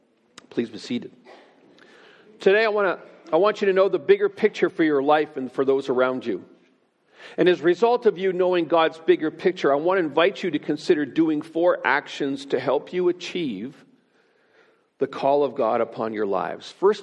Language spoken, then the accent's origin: English; Ontario, Canada; Now, I'm from Ontario.